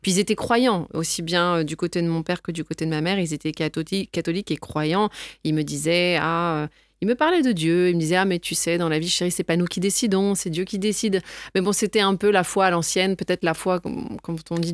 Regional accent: Paris, Île-de-France, France; moved away as an adult; Je suis née à Paris. Je suis parisienne d'origine. J'ai grandi à Paris. Je suis restée à Paris jusqu'à à peu près la trentaine, mes 30 ans, et j'ai quitté Paris. Donc maintenant, ça va faire 12 ans à peu près.

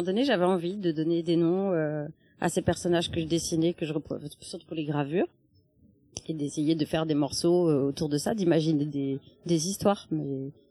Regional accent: Normandy, France; Je suis normande, je voudrais dire.

